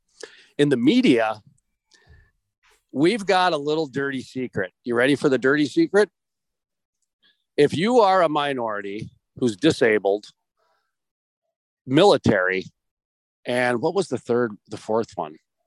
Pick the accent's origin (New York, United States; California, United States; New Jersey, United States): New Jersey, United States; Hey man, it's okay. I'm from New Jersey.